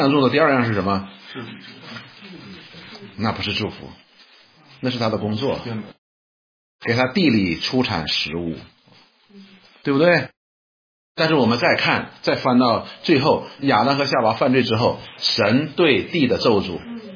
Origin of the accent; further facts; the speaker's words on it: China; 我们中国人都喜欢什么？风调雨顺，五谷丰登